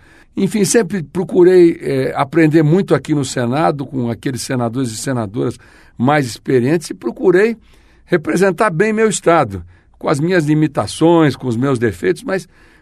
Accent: Corumbá, Mato Grosso do Sul, Brazil; born there; é pantaneiro também, como eu sou. Eu sou nascido em Corumbá, é a capital do Pantanal, a gente tem um orgulho muito grande disso.

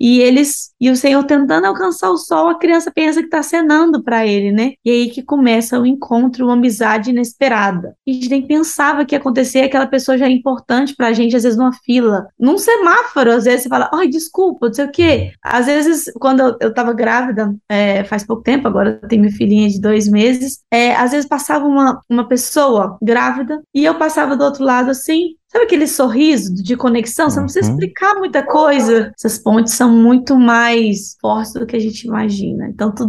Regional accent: Brazil; principalmente nós, né, somos brasileiros

